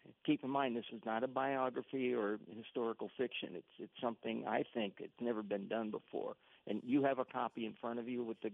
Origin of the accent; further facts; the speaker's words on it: Iowa City, Iowa, United States; being a Hawks fan growing up in Iowa City, and you know, the campus being my playground as a kid